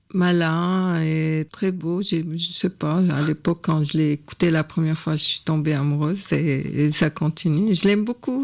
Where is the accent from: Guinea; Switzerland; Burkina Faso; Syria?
Syria; French is a second language; now in France; je sais que j'ai un accent qui marque que je ne suis pas française, mais je n'ai jamais essayé de l'effacer ou de faire un effort, parce que je ne veux pas. Je veux rester une Syrienne en France jusqu'à la liberté de la Syrie.